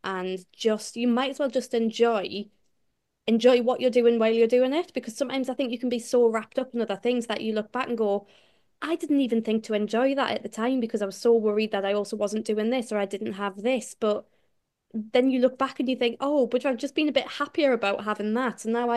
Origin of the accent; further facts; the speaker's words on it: Newcastle, North East England, United Kingdom; Made a point of putting in my little bio that I was from Newcastle